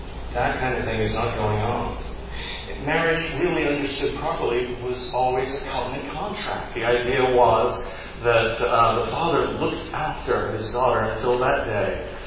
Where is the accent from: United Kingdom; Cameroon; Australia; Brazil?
United Kingdom; now in Fayetteville, United States; For me as a Brit